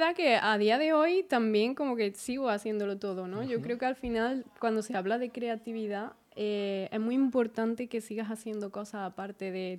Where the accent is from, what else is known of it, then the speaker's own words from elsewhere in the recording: Casariche, Andalusia, Spain; Somos cuatro de Casariche y una chica de Puente Genil.